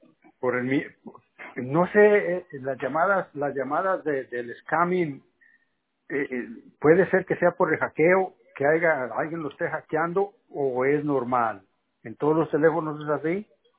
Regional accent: Zacatecas, Mexico; Bueno, yo soy zacatecano.

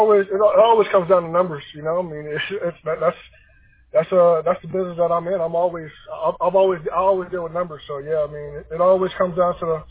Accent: Miami, Florida, United States; I'm originally from Miami, Florida, so I've done, all my family's out of Miami

